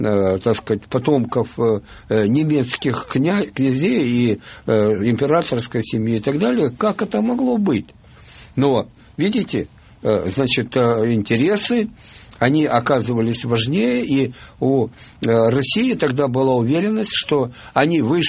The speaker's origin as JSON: {"language": "Russian", "town": "Odesa", "region": "Odesa Oblast", "country": "Ukraine", "said": "Я одессит, понимаете? Я всегда был против украинского национализма, это правда."}